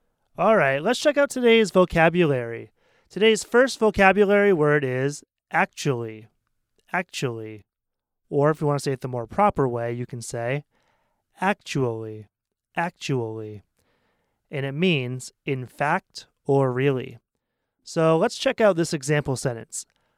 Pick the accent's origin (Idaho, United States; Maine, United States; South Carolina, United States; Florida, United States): Maine, United States; I come from Maine, a state in the Northeast US, and we have the most famous lobster in the world.